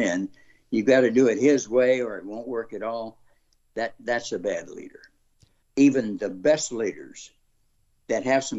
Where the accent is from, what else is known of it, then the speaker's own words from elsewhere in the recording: Amite, Louisiana, United States; I think somebody from my hometown, Amite, Louisiana, let him know that I was there